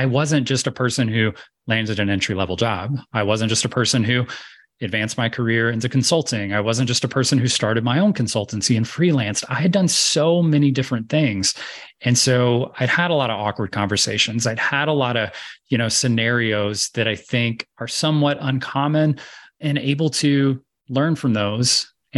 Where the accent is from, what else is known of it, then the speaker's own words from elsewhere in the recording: Georgia, United States; And one of those roles happened to be a job in my hometown in Georgia for a junior Salesforce administrator position.